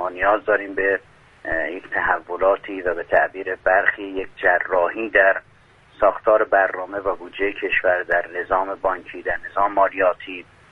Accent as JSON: {"language": "Persian", "country": "Iran", "said": "به هر حال ما ایرانی هستیم و یک شونات خاصی برای خودمون قائلیم، یک فرهنگ زیبایی رو داریم"}